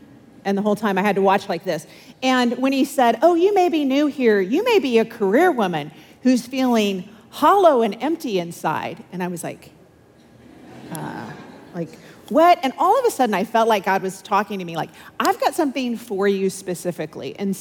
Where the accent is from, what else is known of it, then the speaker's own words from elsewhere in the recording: Rancho Cucamonga, California, United States; I grew up in Southern California, Rancho Cucamonga. Anyone? No. What? Okay. Cucamonga Quakes, gotta love it. Moved here in 1994, in time for the Olympics.